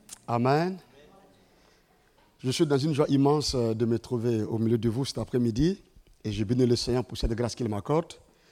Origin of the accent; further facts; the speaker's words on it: Ouagadougou, Centre, Burkina Faso; Je viens du Burkina Faso, dans la capitale, une ville qu'on appelle Ouagadougou.